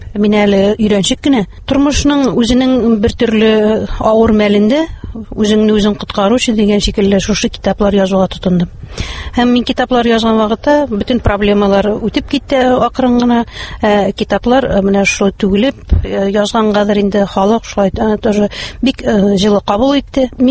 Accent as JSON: {"language": "Tatar", "region": "Bashkortostan", "country": "Russia", "tie": "born there", "moved": "as an adult", "lives_now": "Naberezhnye Chelny, Russia", "said": "Мин үземнең тумышым белән Башкортстаннан, Учалы районы Ахунавыннан. Мин 78-нче елны шушы КамАЗ төзелешенә килдем һәм шушында мөслим җигитенә кияүгә чыгып, шушында тормыш корып, хәзерге көндә дә шушы Чаллы шәһәрендә яшим."}